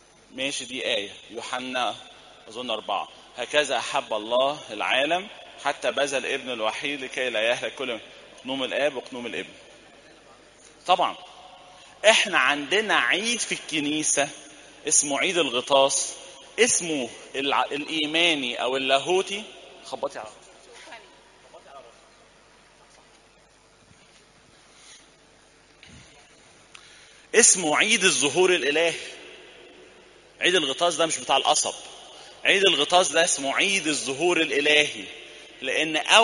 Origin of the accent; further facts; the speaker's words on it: Egypt; ده موجود عندنا في مصر